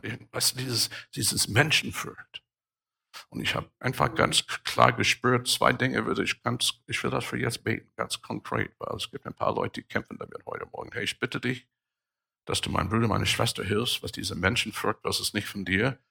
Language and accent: German; Germany; So, ich bin aus Deutschland, Missionar, und er ist aus El Salvador.